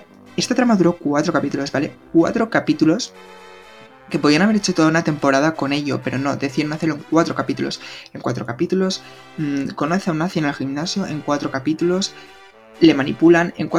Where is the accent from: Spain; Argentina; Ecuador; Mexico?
Spain; soy español, a veces pronuncio bien en inglés, a veces pronuncio mal